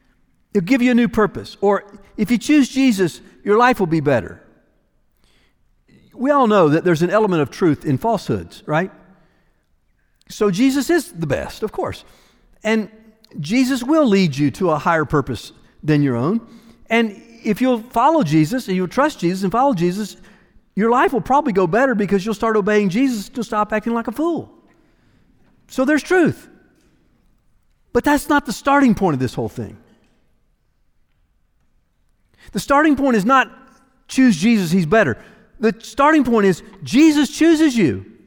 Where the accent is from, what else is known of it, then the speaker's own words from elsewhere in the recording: the South, United States; but I'm from the South, and I know that we do it a lot down here, right?